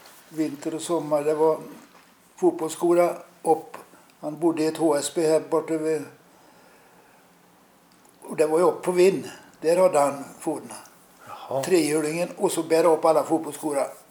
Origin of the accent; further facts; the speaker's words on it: Sweden; born there; Jag tror att den stuga jag är född i låg på Sunnersbergs marker.